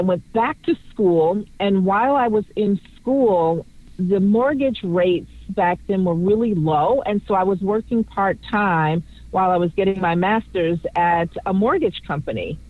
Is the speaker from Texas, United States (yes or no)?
no; Chicago, Illinois, United States; also born or lived in Washington, D.C.; I grew up in Chicago, but then I lived in D.C. for a long time as well, maybe 12, 13 years.